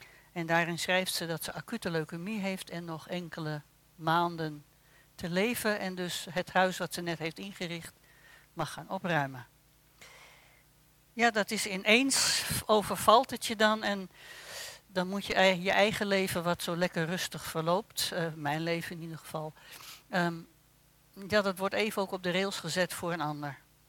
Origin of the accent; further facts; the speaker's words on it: Netherlands; Voor veel West-Europeanen, daar horen wij dus ook bij als Nederlanders, is de vakantieperiode voorbij.